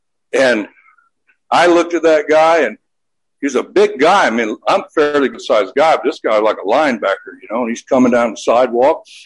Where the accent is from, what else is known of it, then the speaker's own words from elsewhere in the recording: Jacksonville, Florida, United States; Went back to my hometown of Jacksonville, Florida, given the address of little local assembly there.